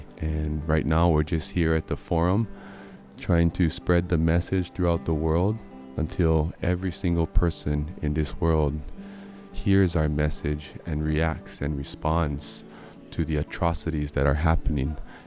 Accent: Nanakuli, Hawaii, United States; I was born and raised on the Nanakuli Hawaiian homestead.

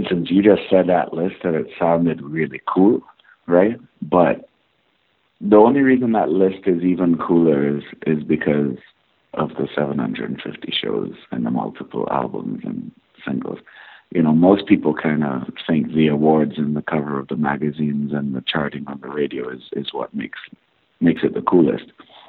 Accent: Tobago, Trinidad & Tobago; we grew up in Tobago together

